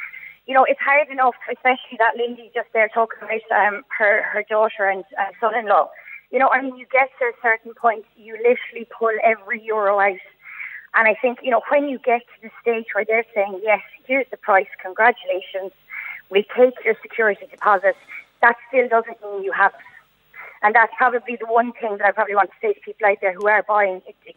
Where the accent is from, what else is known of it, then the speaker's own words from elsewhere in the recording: Limerick, Munster, Ireland; I'm from Limerick